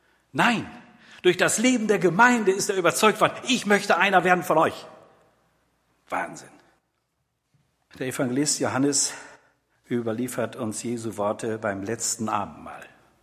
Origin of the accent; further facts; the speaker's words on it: Bünde, North Rhine-Westphalia, Germany; In dem Dorfteil, wo ich groß geworden bin, wo ich zur Schule gegangen bin, in dünner Holz, gibt es einen Weg.